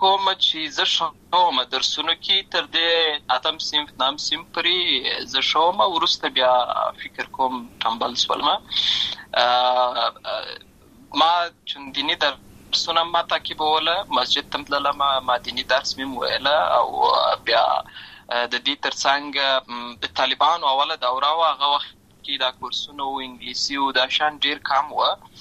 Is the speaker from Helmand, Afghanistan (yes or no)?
yes; Lashkar Gah, Helmand, Afghanistan; also born or lived in Uruzgan; زه په اصل کې د اورزګان ولایت یم. اما زه په هلمند ولایت د شکرګاه کې پیدا شوی یم. اما د لوی سوی یم. عملته مې ښوونځی لسته ده.